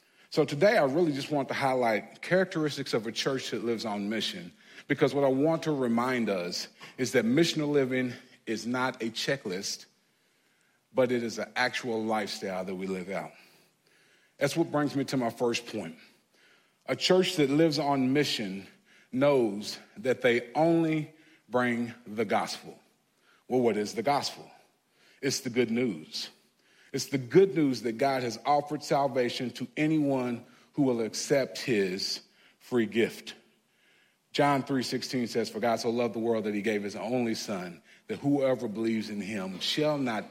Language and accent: English; Lexington, Kentucky, United States; told people I was from Lexington, Kentucky.